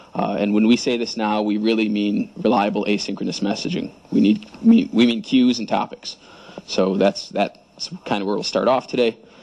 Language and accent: English; Chicago, Illinois, United States; I'm from Chicago originally, so there I learned to bribe people.